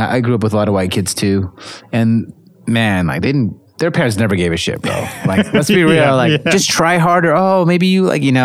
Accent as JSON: {"language": "English", "town": "Los Angeles", "region": "California", "country": "United States", "tie": "born or raised there", "said": "But yeah, growing up in LA, I grew up in East LA, a lot of Mexicans, Hispanics, right? A lot of Asian people. Wasn't the nicest neighborhoods."}